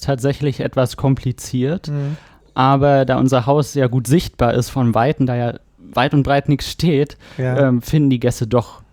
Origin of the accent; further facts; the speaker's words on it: Berlin, Germany; now in Hamburg, Germany; Wir kommen aus Berlin.